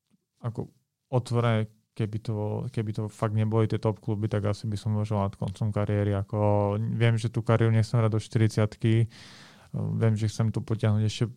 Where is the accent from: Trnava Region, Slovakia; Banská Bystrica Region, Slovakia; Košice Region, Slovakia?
Košice Region, Slovakia; Spišská Nová Ves; Ja pochádzam zo Spiskej, môj rodný klub je Spiska Nová Ves